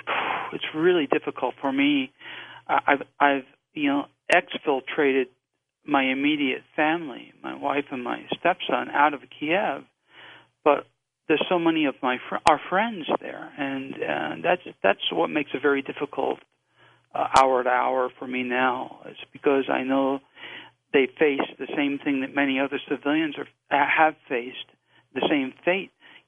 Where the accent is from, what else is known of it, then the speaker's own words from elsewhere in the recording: United States; me as an American